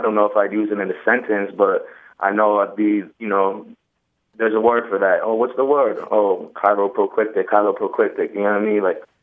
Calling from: Hartford, Connecticut, United States; I'm calling from Hartford, Connecticut.

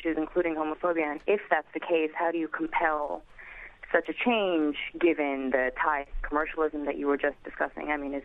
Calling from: Brooklyn, New York, United States; Hi, I'm calling from Brooklyn

